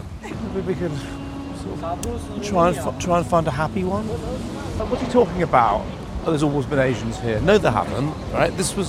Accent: England, United Kingdom; They know I'm white and I'm English and I'm far right.

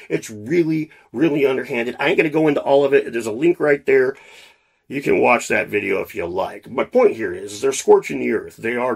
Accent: Washington, United States; They had here in my home state of Washington, over in Seattle, a big expensive chunk of town was taken over.

